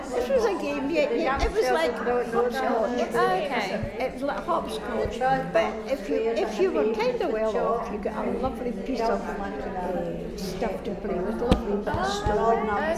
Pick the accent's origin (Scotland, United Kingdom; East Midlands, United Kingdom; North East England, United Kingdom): Scotland, United Kingdom; Clydeside; Well, I was born in Clydeside in 1922.